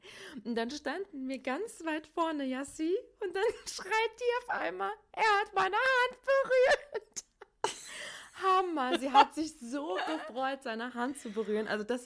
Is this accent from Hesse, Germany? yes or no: yes; Hesse, Germany; ich komme ja aus Hessen